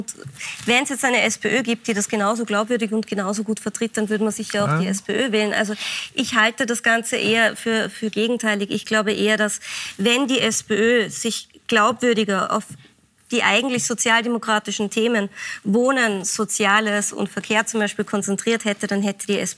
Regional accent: Salzburg, Austria; Ich bin eine gebürtige Salzburgerin

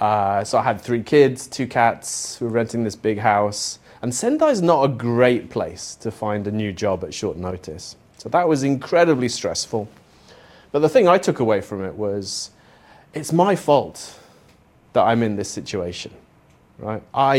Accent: Spain; now in Japan; I grew up in Spain, so I really do feel like I'm European, which is strange considering that I'm now becoming Japanese. But so I came to Japan in 2000, straight out of university.

